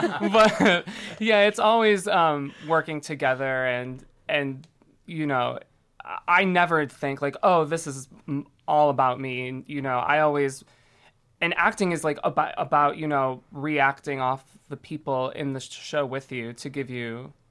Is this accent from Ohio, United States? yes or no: no; Buffalo, New York, United States; I grew up in Buffalo, and in middle school, during like home and careers class